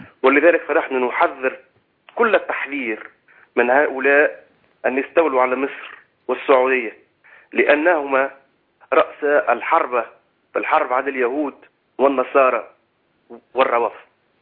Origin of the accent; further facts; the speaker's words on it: Tunisia; يعني أنا من تونس الخضراء، أنتم من مصر الثورة